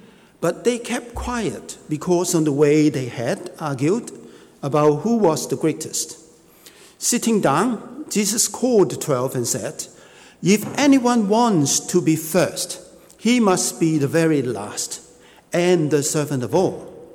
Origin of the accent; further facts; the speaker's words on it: Hong Kong; English is a second language; I'm coming from Hong Kong. I've been here for a week.